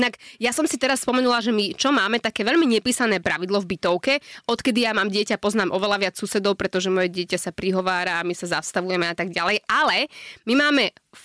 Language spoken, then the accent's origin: Slovak; Nitra, Nitra Region, Slovakia; now in Bratislava, Slovakia; Sice som z Nitry, ale predsa tá Bratislava je väčšia.